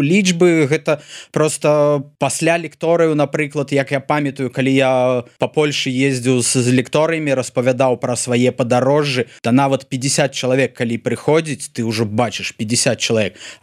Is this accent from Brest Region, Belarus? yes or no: yes; Brest, Brest Region, Belarus; born there; нарадзіўся я ў Брэсце, і першыя некалькі год я жыў, пакуль матуля вучылася на той момант інстытут імя Пушкіна ў Брэсце. Я жыў бабулі, і я лічу сябе палешуком. Таму што вось, маё жыццё пачалося на Палесі.